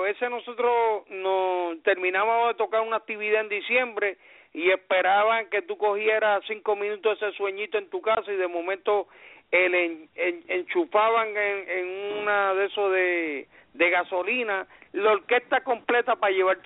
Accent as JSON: {"language": "Spanish", "country": "Puerto Rico", "moved": "yes", "lives_now": "New York, United States", "said": "Y yo vine de Puerto Rico a tocar con rápido que caí aquí, a Nueva York"}